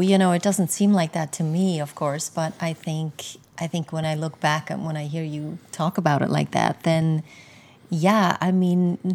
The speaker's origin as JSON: {"language": "English", "country": "Switzerland", "tie": "born or raised there", "said": "Like you said before, I grew up in Switzerland and I was an only child."}